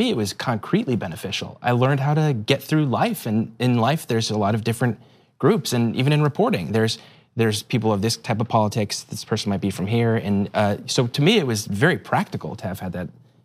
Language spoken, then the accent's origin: English; Livermore, California, United States; I grew up in the Bay Area. Do you know where Livermore is?